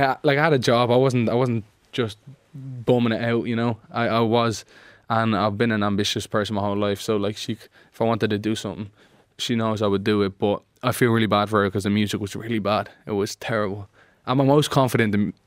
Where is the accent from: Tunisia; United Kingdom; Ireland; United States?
Ireland; I'm just another artist. I'm another perspective. I'm another Irish artist, importantly.